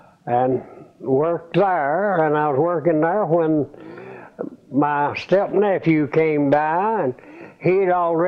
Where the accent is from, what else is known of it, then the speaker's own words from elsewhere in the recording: North Carolina, United States; No. I was raised in Swain and Graham County.